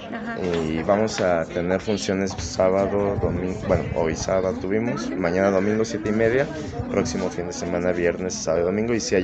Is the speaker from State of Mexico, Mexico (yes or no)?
no; Aguascalientes, Mexico; moved away as an adult; now in Mexico City, Mexico; me alejé un poco de Aguascalientes, yo sí. Me formé aquí, sí. Y bueno, pues por azares y cosas que hacer, me fui a la Ciudad de México